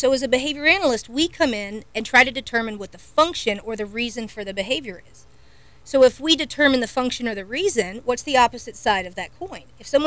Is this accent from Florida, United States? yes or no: yes; Eau Gallie, Florida, United States; So, yes, I was born in Brevard County back when it was not Holmes Regional. Grew up in Ogalle, went to Our Lady of Lourdes. I'm the first generation born of Cuban immigrants.